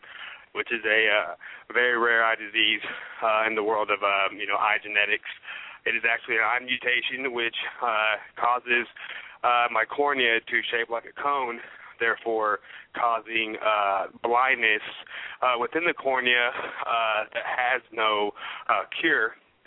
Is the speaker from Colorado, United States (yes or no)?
no; Austin, Texas, United States; Yes, I'm from Austin, Texas, born and raised for about 23 years.